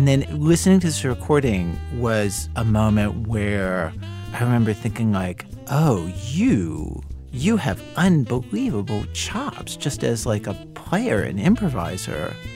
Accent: Baltimore, Maryland, United States; No, I'm saying I grew up in Baltimore, but people call it Charm City, ironically.

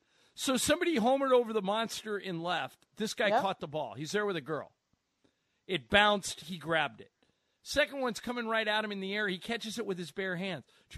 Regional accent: Orange County, California, United States; because I grew up in Orange County, they said, we want to make you our honoree.

